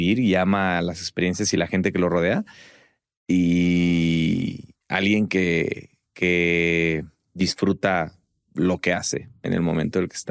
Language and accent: Spanish; Morelia, Michoacán, Mexico; Yo soy de Morelia, Michoacán.